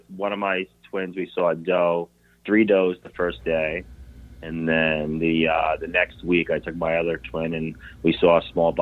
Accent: New York, United States; Me, I'm originally from New York, actually. So I was born in New York City and lived in Long Island.

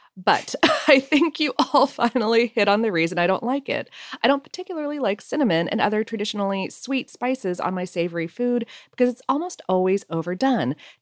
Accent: Nebraska, United States; moved away as an adult; now in Annapolis, United States; But really, I grew up in Nebraska, and when my husband and I moved to Annapolis, Maryland, everyone was shocked that I'd even heard of Old Bay.

